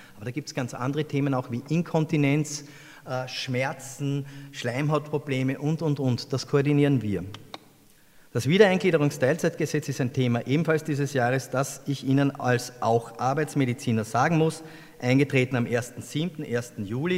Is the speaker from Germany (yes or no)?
no; Styria, Austria; Sie wissen vielleicht, ich bin ein Steirer